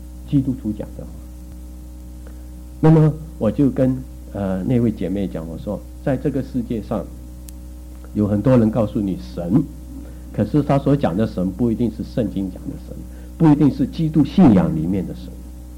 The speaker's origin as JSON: {"language": "Chinese", "country": "China", "said": "这犹太人的说法，我们中国人说好死不如恶活"}